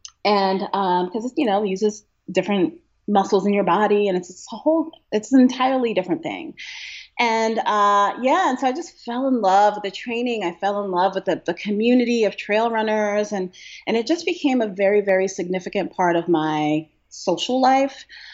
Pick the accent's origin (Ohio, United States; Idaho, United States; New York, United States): New York, United States; Brooklyn; Even though I grew up in Brooklyn, we were always outside. We were outside all day back then.